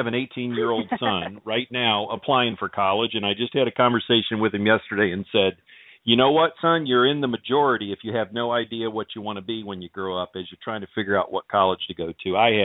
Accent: the South, United States; being a Southerner, I definitely always have something to say about just about anything

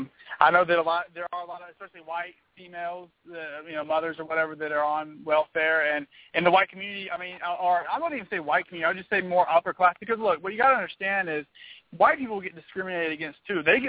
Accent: Mississippi, United States; I'm from the South. I was born in Mississippi, and I lived there for a long time.

